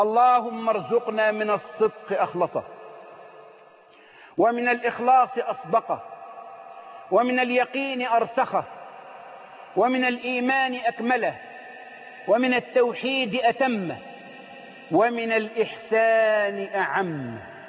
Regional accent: Egypt; بلدنا مصر

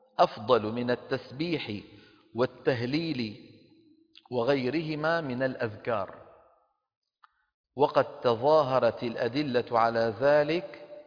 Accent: Damascus, Damascus Governorate, Syria; وعندنا في دمشق

